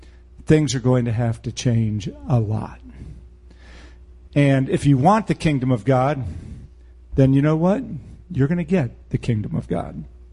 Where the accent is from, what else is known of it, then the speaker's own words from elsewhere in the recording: United States; you know, I grew up in America, in which most people went to church or considered themselves Christians and were not.